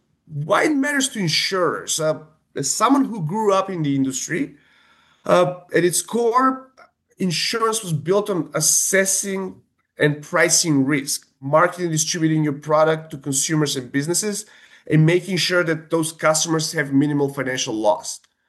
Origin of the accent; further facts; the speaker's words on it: North Macedonia; English is a second language; moved away as an adult; now in United States; So I'm originally from North Macedonia, born and raised there. It's a country in southeastern Europe, part of former Yugoslavia. I came to the U.S. a long time ago for school